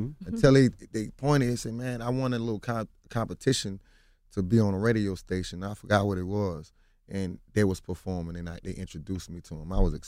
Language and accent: English; the South, United States; not because I was from the South